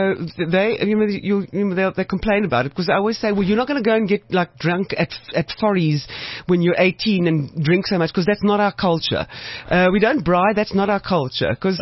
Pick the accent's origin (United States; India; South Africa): South Africa; No, I'm a South African. My entire being is shaped by that.